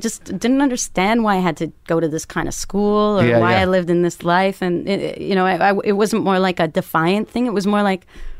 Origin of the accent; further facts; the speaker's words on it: Canada; My dad and my brother made me play hockey because I'm Canadian.